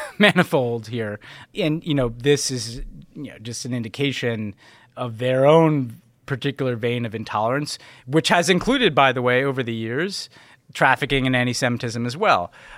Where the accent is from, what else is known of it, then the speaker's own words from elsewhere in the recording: United States; to be clear, as an American, not as a Palestinian, as an American of Palestinian descent